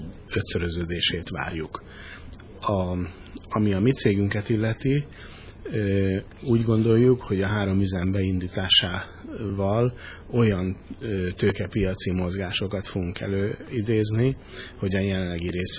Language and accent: Hungarian; Hungary; Mert mi magyarok vagyunk. Hát miután mi indítottuk el ezt az üzleti folyamatot innen Magyarországról, hát az a legtermészetesebb, hogy az ember először a saját hazájában épít valamit.